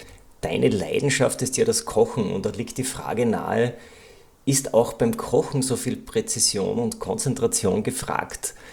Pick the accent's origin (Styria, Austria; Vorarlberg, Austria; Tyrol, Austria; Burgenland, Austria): Styria, Austria; born there; Ich bin auch gebürtiger Oststeirer.